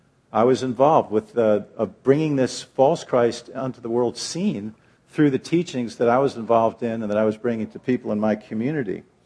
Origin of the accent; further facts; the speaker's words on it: Connecticut, United States; And being from the East Coast, I'm from Connecticut originally, I was hesitant